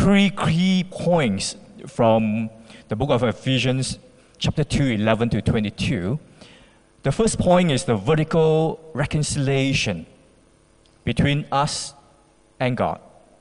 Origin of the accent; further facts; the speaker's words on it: Malaysia; When we were growing up in Malaysia, we just loved a lot of things about it